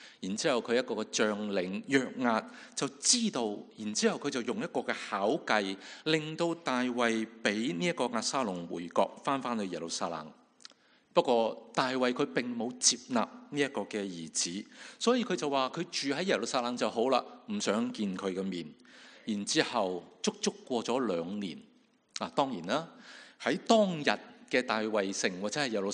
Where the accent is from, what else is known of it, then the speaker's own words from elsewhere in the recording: China; 可能我们中国人所说的君子报仇，是不是十年未晚？